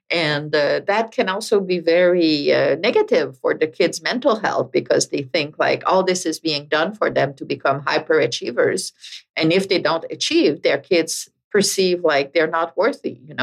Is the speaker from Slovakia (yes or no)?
no; Canada; I'm French Canadian. I grew up in a society that is way more collectivist than American society.